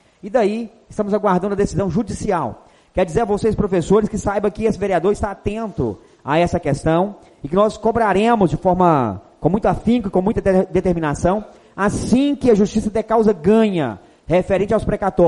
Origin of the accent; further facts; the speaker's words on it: Buritis, Minas Gerais, Brazil; also born or lived in Unaí; De Buritis como um todo, mas eu moro no Distrito de São Pedro, não é vergonha nenhuma dizer que eu nasci em Unaí, sou natural de Unaí, mas vim para o distrito com apenas 5 anos de idade e estou lá até hoje.